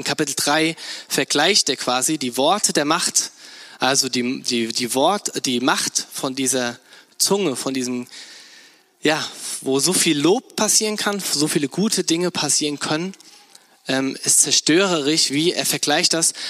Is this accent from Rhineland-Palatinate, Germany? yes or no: yes; Bad Kreuznach, Rhineland-Palatinate, Germany; now in Neunkirchen, Germany; Ich komme ja eigentlich aus Bad Kreuznach in der Nähe von Mainz, bisschen bei der südlichen, eine nahe Weinregion. Wunderschön. Und dann bin ich hier nach Neunkirchen gekommen, ins Siegerland.